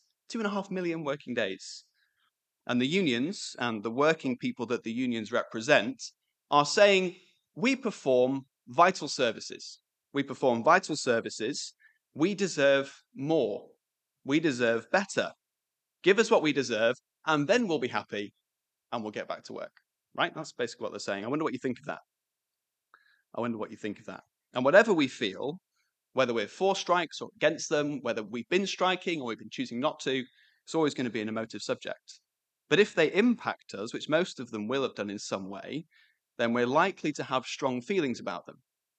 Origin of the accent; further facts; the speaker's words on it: United Kingdom; As you can imagine, we're British and complaining is one of the things that we do best.